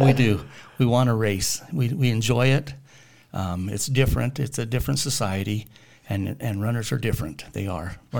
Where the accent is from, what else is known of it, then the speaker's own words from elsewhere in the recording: Alamosa, Colorado, United States; I was raised here in Alamosa around Coach V. Hill and Adams State glory days.